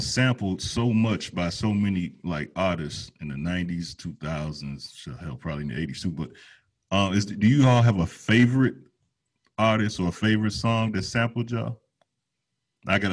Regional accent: Chicago, Illinois, United States; It was this club in Chicago. I'm from Chicago.

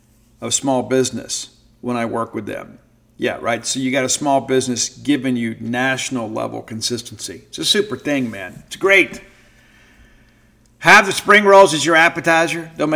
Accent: Mississippi, United States; I'm not judging, but I'm from South Mississippi. We have to have ranch dressing on it

